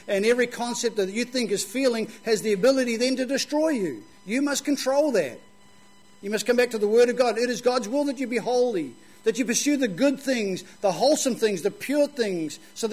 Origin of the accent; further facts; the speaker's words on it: New Zealand; I said, well, I'm from New Zealand. What's a peep?